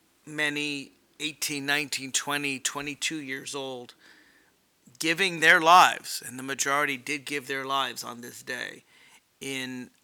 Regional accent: Alexandria, Virginia, United States; reporting live from just across the river from Washington, D.C., in my hometown of Alexandria, Virginia.

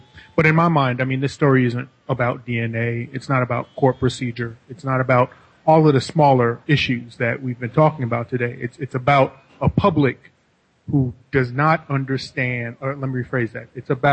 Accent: New York City, New York, United States; Now, I grew up middle class in Midtown Manhattan

